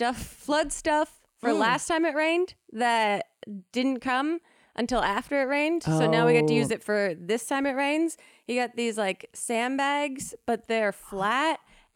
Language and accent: English; East Coast, United States; I mean, we grew up on the East Coast.